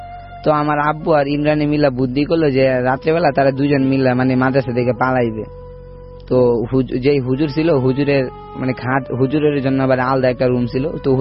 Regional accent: Mymensingh Division, Bangladesh; আমাদের দেশের বাড়ি ময়মনসিংহ গ্রামে গ্রাম অঞ্চলে থাকি।

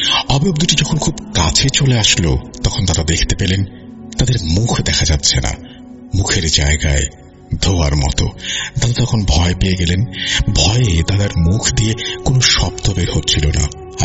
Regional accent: Rajbari, Dhaka Division, Bangladesh; রাজবাড়ি জেলা থেকে বলছি। আমি স্নাতক প্রথম বর্ষের একজন ছাত্র। আমার বাড়ি রাজবাড়ি জেলার সদর উপজেলার কোন একটি গ্রামে।

